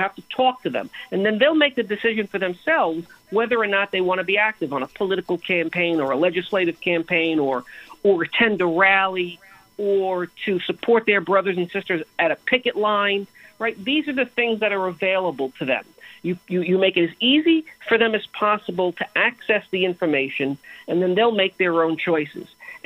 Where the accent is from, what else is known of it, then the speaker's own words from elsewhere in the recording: Bronx, New York, United States; I was born and raised in the Bronx.